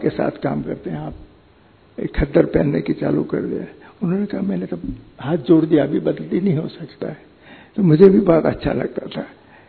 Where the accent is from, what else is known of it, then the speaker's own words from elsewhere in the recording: Palanpur, Gujarat, India; और उस समय पालनपुर के अंदर जहाँ मेरा वतन था वहाँ पानी बहुत कम होता था